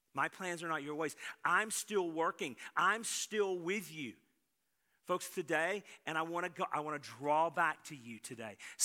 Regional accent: Greenville, Texas, United States; born there; I was born in Greenville, Texas. We were on a prairie land. There were no rivers. There were no lakes.

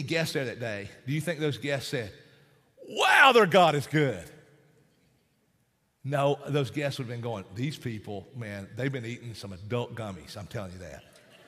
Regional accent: Appalachia, United States; accent: Appalachian; I'm speaking Appalachian, my Appalachian.

